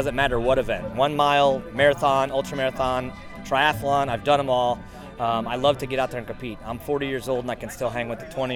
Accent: Waukee, Iowa, United States; I'm from Waukee, Iowa.

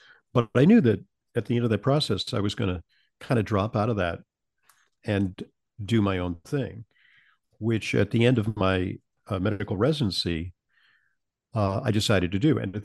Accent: Santa Monica, California, United States; moved away as an adult; now in New York, United States; I traveled from Southern California, where I grew up in Santa Monica, California, to New York to attend Columbia University.

